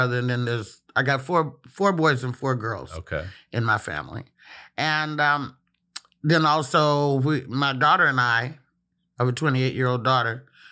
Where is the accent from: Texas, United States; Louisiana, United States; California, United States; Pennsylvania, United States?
California, United States; Oakland; also born or lived in Castro Valley; I grew up in the Bay Area.